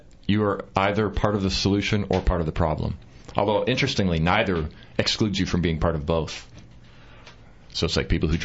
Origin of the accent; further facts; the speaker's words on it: Canada; born there; also born or lived in United States; I was living in the U.S., and I was born in Canada, I'm Canadian, and I lived in the United States for a long time without actually having a green card